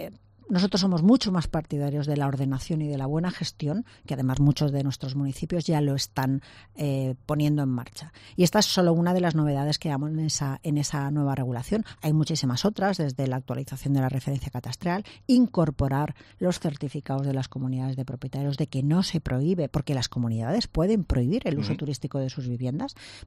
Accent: Alicante, Valencian Community, Spain; porque sabéis que yo soy alicantina y que yo vivo aquí y que conozco perfectamente esta ciudad.

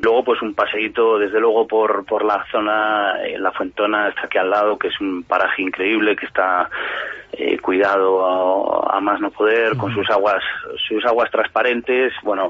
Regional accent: Duruelo, Castile and León, Spain; Somos oriundos de Duruelo y bueno, pues conocemos a los ganaderos de la zona

